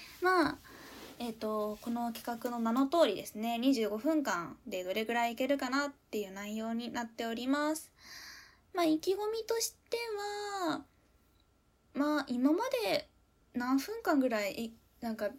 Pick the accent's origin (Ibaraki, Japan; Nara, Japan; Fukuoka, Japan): Fukuoka, Japan; 齢20歳の現役女子大学生です。誕生日3月13日、血液型 A 型、出身地は福岡県です。